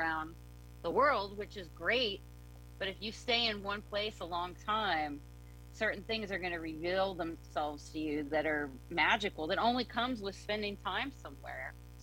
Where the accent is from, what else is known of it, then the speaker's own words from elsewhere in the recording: Kentucky, United States; also born or lived in New York City; I'm from Kentucky and I lived in New York City for 16 years. And when my husband and I got our place in the Catskills